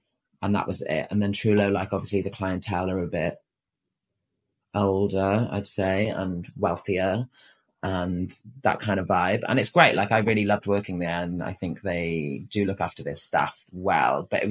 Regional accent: Wales, United Kingdom; I'm speaking about my own experience, like growing up in Wales, rural Wales

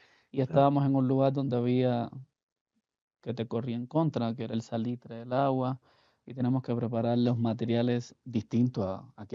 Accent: Cuba; now in Ecuador; realmente yo no soy de Ecuador, yo soy de Cuba, ¿no? Llevo casi 15 años en el país.

